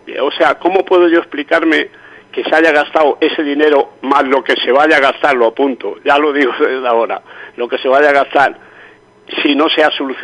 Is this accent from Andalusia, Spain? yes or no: yes; Mojácar, Andalusia, Spain; voy a dejar de escribir de mi pueblo, ya lo anuncio desde ahora. Pero antes de eso voy a contar lo que pienso hacer, porque me voy a hacer después de despedirme. Y me voy a despedir con una serie sobre mis preocupaciones en la Mojácar actual